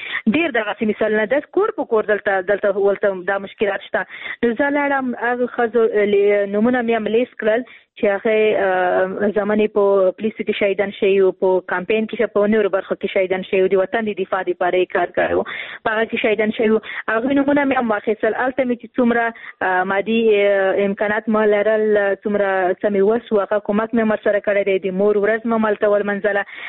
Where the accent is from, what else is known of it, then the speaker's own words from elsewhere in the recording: Khost, Afghanistan; ورور زه هم د خوست یم